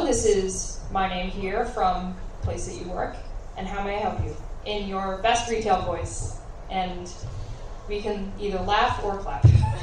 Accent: Pennsylvania, United States; I'm from East Pennsylvania, can you tell?

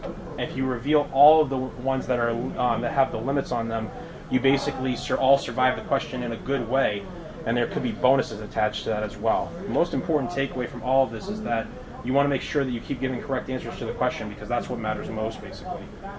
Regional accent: Massachusetts, United States; Yep, my home state.

